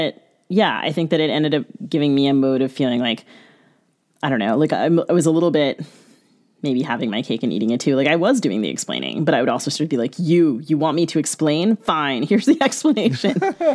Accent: United States; So I grew up in the United States, and I think some of this was a little bit of, again, maybe kind of a dare to myself of could I write fiction that was set during my lifetime in Sri Lanka and make it believable.

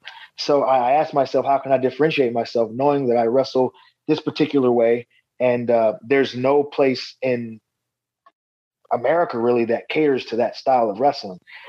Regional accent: Atlanta, Georgia, United States; in the main event of the center stage show in my hometown here in Atlanta, Georgia.

